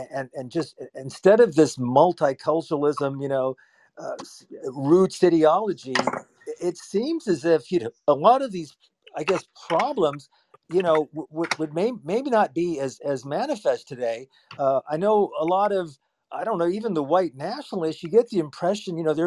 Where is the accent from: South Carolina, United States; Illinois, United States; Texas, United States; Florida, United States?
Texas, United States; Houston; Now, I grew up in the South and West Houston, and honestly, there really weren't at that time, you know, 60s, early 70s, late 60s, there really weren't that many Jews.